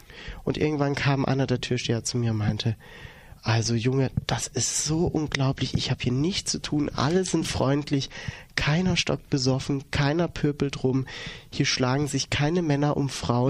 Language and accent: German; Baden-Württemberg, Germany; Da darf ich dir aber Folgendes verraten. Ich bin auch ein Schwabe.